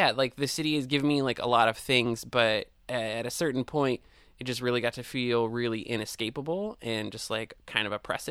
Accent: Kansas, United States; moved away; I'm from Kansas, so...

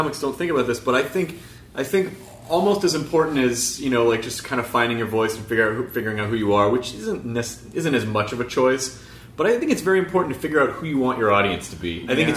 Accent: Hawaii, United States; I'm white and I grew up in Hawaii.

